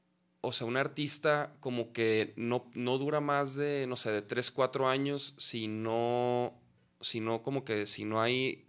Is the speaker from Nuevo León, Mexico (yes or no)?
no; Chihuahua, Mexico; yo, por ejemplo, soy de Chihuahua